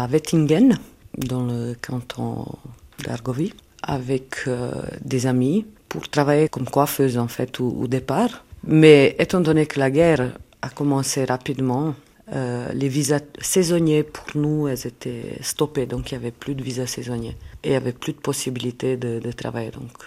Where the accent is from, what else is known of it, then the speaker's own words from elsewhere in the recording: Eastern Serbia, Serbia; French is a second language; Je viens de Serbie, d'une région qui se trouve plus exactement entre la Bulgarie et la Roumanie, donc de où ma deuxième langue, le roumain. En patois, parce que c'est pas tout à fait la même chose que le roumain qu'on parle en Roumanie.